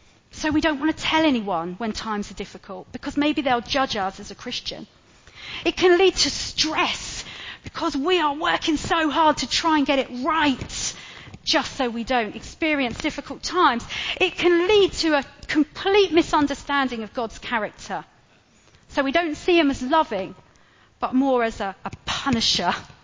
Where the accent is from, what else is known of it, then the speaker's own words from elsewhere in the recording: United Kingdom; our culture as British people is that whole stiff upper lip thing